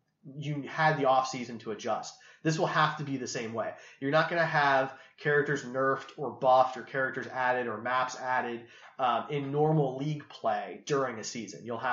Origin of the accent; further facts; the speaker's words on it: Kansas City, Missouri, United States; We're from Kansas City.